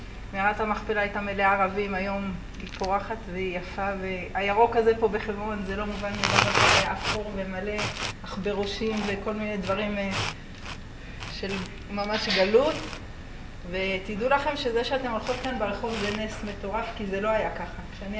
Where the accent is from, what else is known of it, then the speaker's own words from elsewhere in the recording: Kiryat Arba, West Bank, Palestine; אני נולדתי פה בקריה, אני הראשונה שנולדה בקריית ארבע